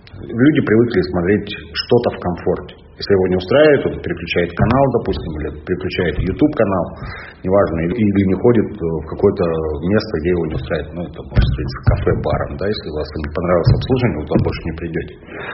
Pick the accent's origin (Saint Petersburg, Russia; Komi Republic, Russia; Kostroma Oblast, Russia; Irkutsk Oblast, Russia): Irkutsk Oblast, Russia; Angarsk; в 98-м году, мне было 17 лет, я сам из Ангарска